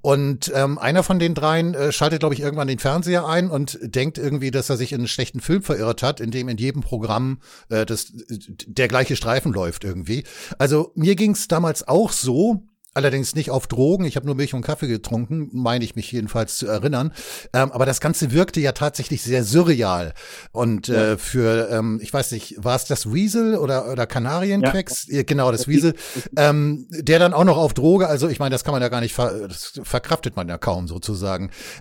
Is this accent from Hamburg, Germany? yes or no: yes; Hamburg, Germany; Ich komme ja selbst aus Hamburg.